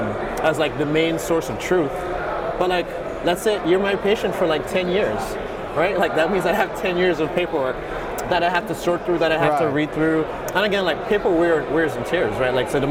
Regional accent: Antigua & Barbuda; so I'm from Antigua

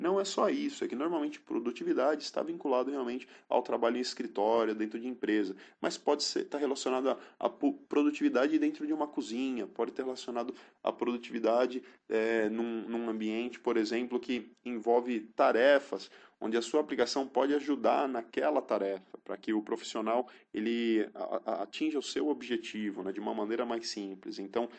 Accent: São Paulo, Brazil; Sou aqui de São Paulo, enfim, tenho uma rotina de ir em shopping

